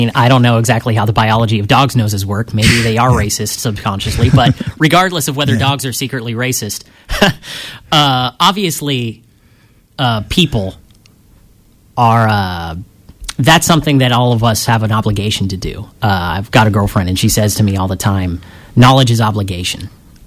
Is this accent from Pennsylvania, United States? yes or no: yes; Reading, Pennsylvania, United States; I come from a family of Republicans. I come from Reading, which is a very, very Republican place.